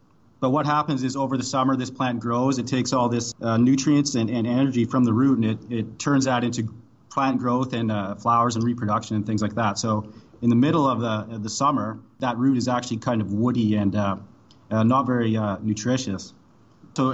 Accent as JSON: {"language": "English", "country": "Canada", "lives_now": "Australia", "said": "Yeah, I came here from Canada to study my PhD here at the University of Sydney. What I was involved in back in Canada was studying grizzly bears, actually."}